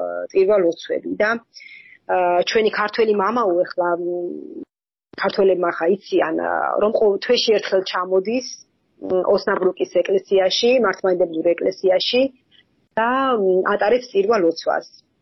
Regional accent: Kakheti, Georgia; ახეთიდან ვარ წარმოშობით და არასოდეს დამილებია ღვინო.

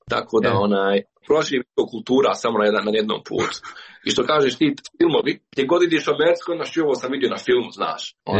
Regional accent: Bosnia & Herzegovina; ja sam iz Bosne i Hercegovine

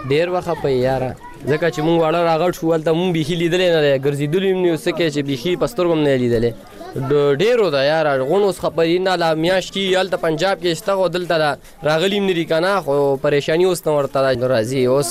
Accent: Afghanistan; now in Pakistan; موږ افغانان یو دی پاکستانیان دي، دا خپل ملک دی، زموږ ملک افغانستان دی.

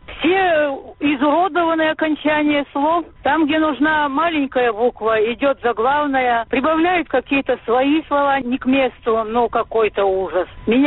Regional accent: Belarus; мы, белорусы

